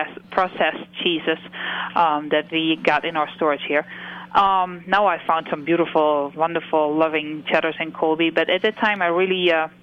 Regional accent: Netherlands; English is a second language; well, I'm from Holland.

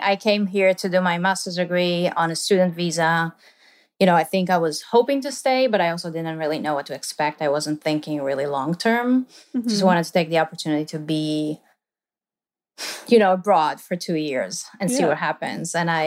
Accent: Tel Aviv, Tel Aviv District, Israel; moved away as an adult; So I was born in Tel Aviv, Israel. I grew up there. You know, I didn't grow up in the city so much. It was kind of a neighborhood sort of on the outskirts of the city. So it was a little suburban, basically.

